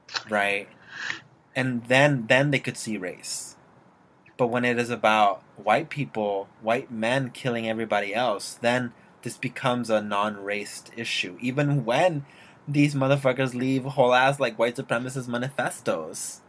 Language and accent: English; Los Angeles, California, United States; well, I grew up in Southeast LA in the 90s, and I have seen two people shot in my street